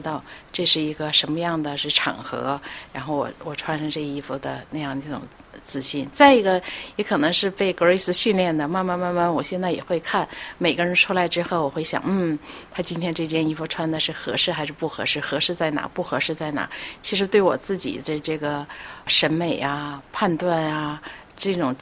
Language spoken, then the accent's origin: Chinese; China; 我是一个中国人